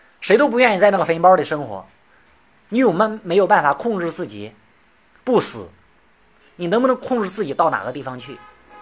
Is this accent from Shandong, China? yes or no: yes; Shandong, China; 不行，用普通话讲没味道了，就得是用我们山东土话讲，感觉的有味道啊